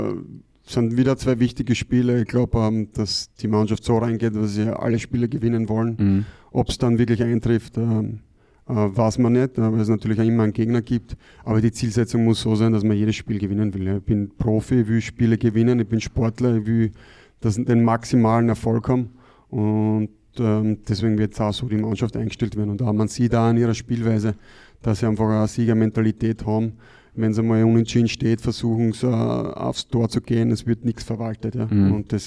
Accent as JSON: {"language": "German", "town": "Graz", "region": "Styria", "country": "Austria", "tie": "born or raised there", "said": "wir stehen da alle zusammen als Österreicher und ich bin zum Beispiel in Graz aufgewachsen, das heißt, ich kenne die Gegend dort"}